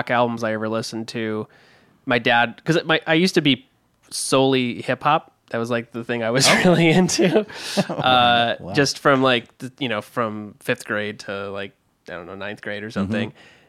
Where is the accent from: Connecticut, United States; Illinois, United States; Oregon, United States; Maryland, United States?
Connecticut, United States; New Britain; It was in Connecticut, New Britain, Connecticut.